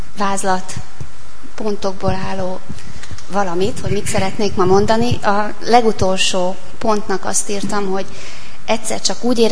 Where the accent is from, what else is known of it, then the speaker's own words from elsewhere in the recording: Komló, Baranya, Hungary; A gyerekkoromat Komlón egy szocialista bányavárosban nagyon jókedvűen éltem meg.